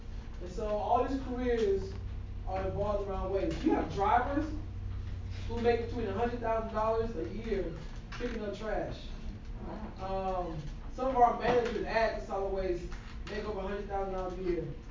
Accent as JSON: {"language": "English", "region": "Florida", "country": "United States", "said": "I ran track at Troy University in Troy, Alabama. I'm from Florida"}